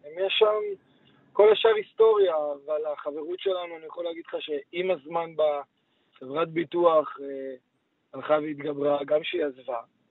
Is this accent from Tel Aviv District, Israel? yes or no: no; Lod, Central District, Israel; גדלנו באותה עיר, בלוד, אני ואדיאל